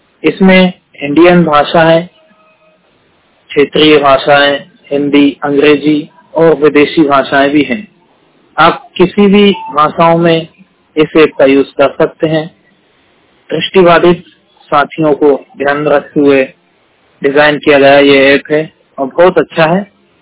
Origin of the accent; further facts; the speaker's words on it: Madhya Pradesh, India; मध्य प्रदेश से हूँ।